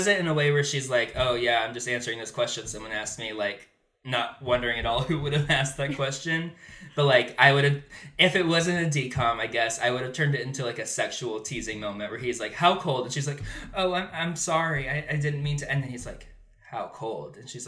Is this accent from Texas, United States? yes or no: yes; Texas, United States; In theory, but we're from Texas